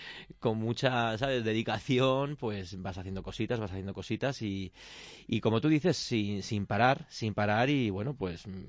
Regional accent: Alicante, Valencian Community, Spain; yo vengo de Alicante, como te digo, entonces el agua salada, para mí, pues fíjate, me viene, está muy cerca a mí

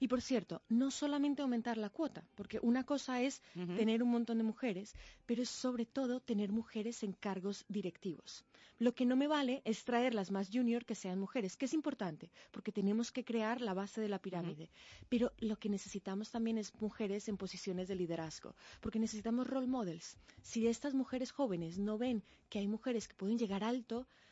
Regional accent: Colombia; now in Spain; yo soy colombiana, pero hace 13 años vivo en España

